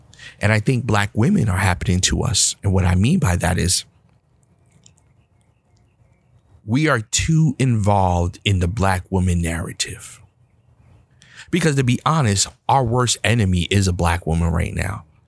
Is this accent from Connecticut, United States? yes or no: no; Bronx, New York, United States; I was raised in the Bronx, New York, in the projects on welfare, single mother home.